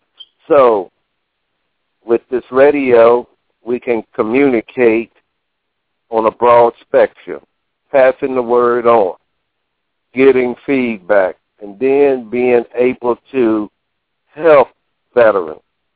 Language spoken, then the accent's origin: English; New Jersey, United States; But growing up in Jersey back in the day, I guess … can tell you, we all was trying to get our exploits on in music.